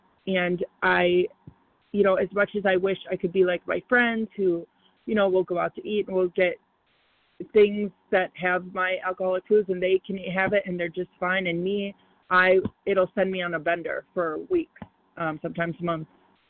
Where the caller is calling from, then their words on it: Chicago, Illinois, United States; I'm from Chicago.